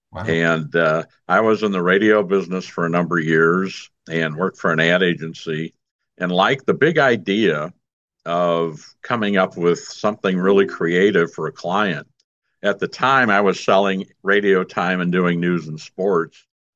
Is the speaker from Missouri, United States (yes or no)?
yes; St. Louis, Missouri, United States; and then I came back to my hometown here in St. Louis and started my own PR firm.